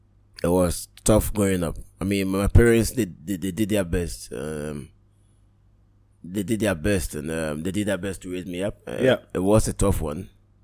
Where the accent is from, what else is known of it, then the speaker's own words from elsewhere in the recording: Ashanti, Ghana; now in Dubai, United Arab Emirates; Interesting enough, I'm an Ashanti. So Ashanti is our capital, is the Ashanti region. So Kumasi is supposed to be like our main place.